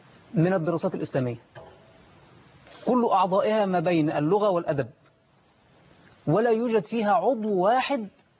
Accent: Egypt; عندنا في مصر عدد من الجامعات ليس عندنا جامعة أو جامعتين أو ثلاثة عندنا عدد من الجامعات في مصر

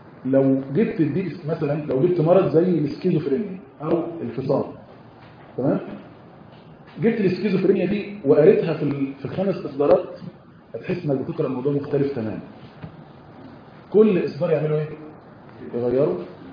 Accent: Egypt; واحد صاحبي كان واخد اخته لدكتور من اكبر الاطباء النفسيين عندنا في مصر

